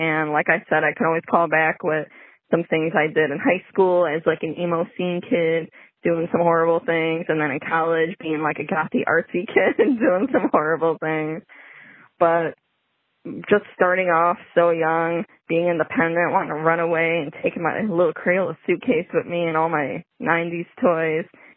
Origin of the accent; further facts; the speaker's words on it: Chicago, Illinois, United States; I'm from Chicago.